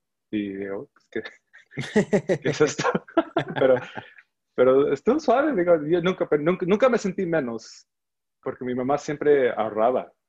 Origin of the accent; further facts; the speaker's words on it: Los Angeles, California, United States; Yo nací en Los Ángeles, pero me crié en Boyle Heights. Mis papás son de Zacatecas y Almoyola de Alquiciras.